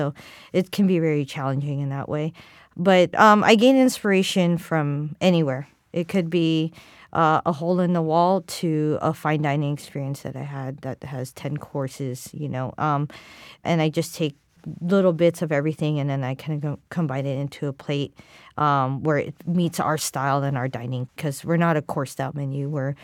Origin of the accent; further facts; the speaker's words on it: California, United States; being an Asian American kid growing up in California, whatever that comes out of me is, it comes out on a plate.